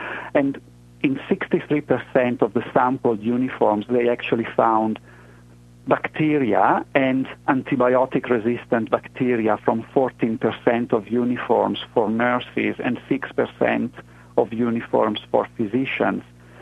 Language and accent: English; Italy; now in New Zealand; I came from Italy to New Zealand